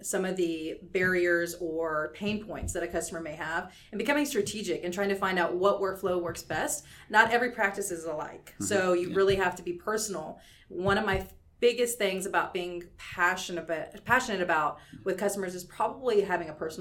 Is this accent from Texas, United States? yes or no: yes; Lewisville, Texas, United States; now in San Antonio, United States; I grew up in North Texas, so in the suburbs of Dallas, I'll say. Small town called Lewisville, which is in North Texas, Denton area.